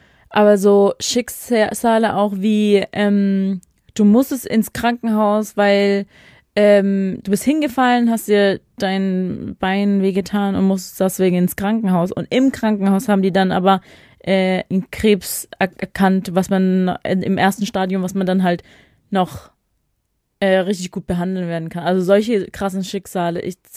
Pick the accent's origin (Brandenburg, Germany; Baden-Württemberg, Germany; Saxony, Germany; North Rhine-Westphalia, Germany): Baden-Württemberg, Germany; Pforzheim; Normalerweise sage ich immer, ich komme aus Stuttgart, weil das jeder kennt. Aber mittlerweile denke ich, Pforzheim kennen voll viele.